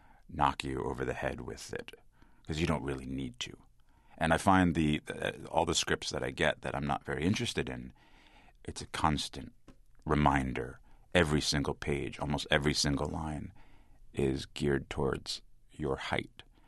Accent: New Jersey, United States; It was a revolving door policy at our house growing up in New Jersey, where piano lessons were given all day throughout the day

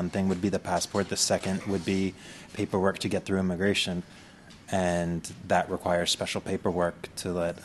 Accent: Mount Holly, New Jersey, United States; proudly from Mount Holly, New Jersey.

